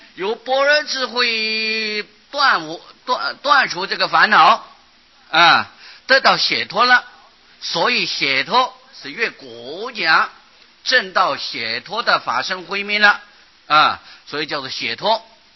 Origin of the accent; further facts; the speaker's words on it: China; 但是在我们中国人呢、啊、喜欢简略